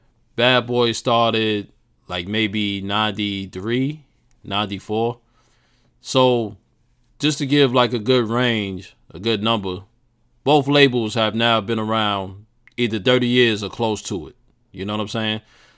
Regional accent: Jamaica, Queens, New York, United States; And, of course, I'm from New York. Jamaica, Queens. 40 Projects, baby. Jamaica, Queens.

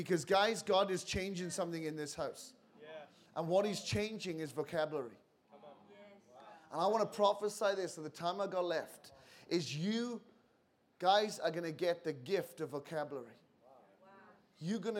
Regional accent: Wales, United Kingdom; accent: Welsh; You know I'm from Wales because of how I sound.

